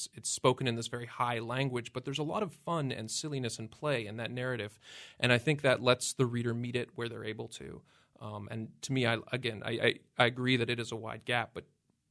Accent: Vancouver, British Columbia, Canada; yeah, I grew up in Vancouver

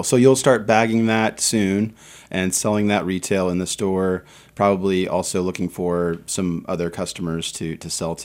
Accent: Sioux City, Iowa, United States; Growing up in Sioux City, I remember going to a place called On the Java Coast, which was over just right by Morningside College

